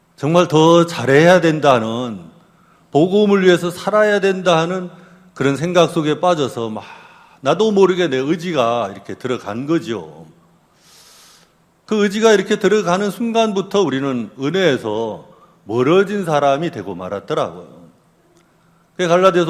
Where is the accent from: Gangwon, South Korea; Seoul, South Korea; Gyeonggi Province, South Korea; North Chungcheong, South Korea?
Gangwon, South Korea; 저희 고향이 이렇게 강원도인데